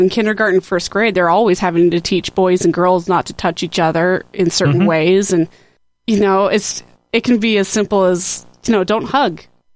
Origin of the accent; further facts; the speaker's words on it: Idaho, United States; Oh, I'm from Idaho. So much worse.